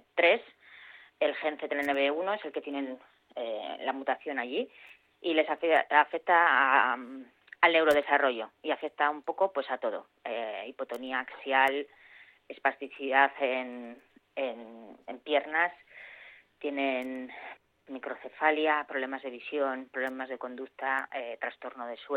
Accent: Basauri, Basque Country, Spain; yo soy de Basauri todavía, mi pueblo maravilloso que nos ha ayudado y nos sigue ayudando muchísimo

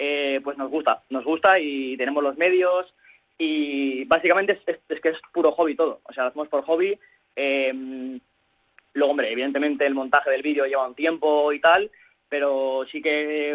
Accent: Erandio, Basque Country, Spain; somos de Erandio y bueno, siempre nos ha dado facilidades el club

